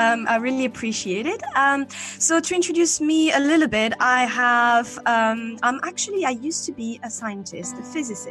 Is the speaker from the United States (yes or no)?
no; Belgium; first language French; English is a second language; moved away as an adult; now in London, United Kingdom; First in French, because that's my native language. I'm from Belgium. And then I moved to London 7 years ago.